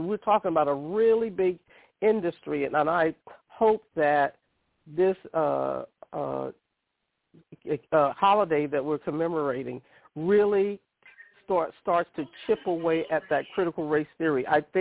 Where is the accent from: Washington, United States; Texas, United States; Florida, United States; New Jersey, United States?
Florida, United States; my mother's from Alabama, but I grew up in Florida